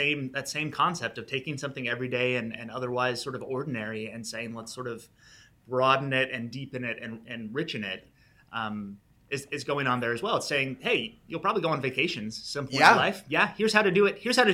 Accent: Hastings, Nebraska, United States; So I'm actually originally from Hastings, Nebraska.

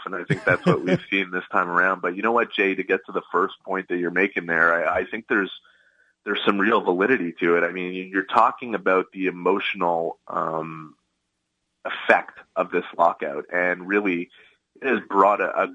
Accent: Canada; it's everything about being Canadian. It's just it's in us, you know.

